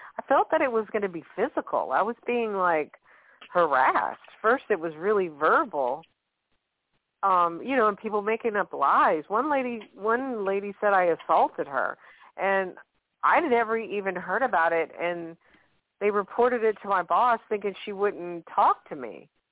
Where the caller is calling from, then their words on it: Louisiana, United States; from Louisiana.